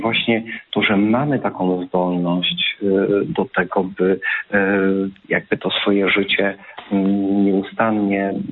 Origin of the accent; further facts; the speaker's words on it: Legnica, Lower Silesian Voivodeship, Poland; w Legnicy, w pięknym piastowskim mieście. I tak mogę dodać, że to jest też również moje rodzinne miasto.